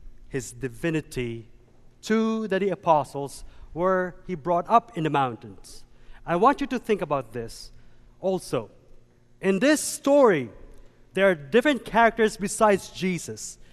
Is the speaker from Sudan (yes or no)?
no; Philippines; now in United States; The problem is, I'm Filipino, short, dark, and handsome.